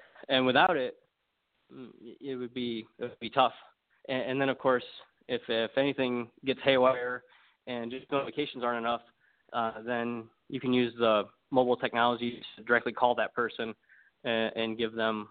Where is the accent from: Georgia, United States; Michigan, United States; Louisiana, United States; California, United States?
Michigan, United States; So I'm from Michigan, but Yale is from Atlanta, one of our co-founders, and Anya's from New York.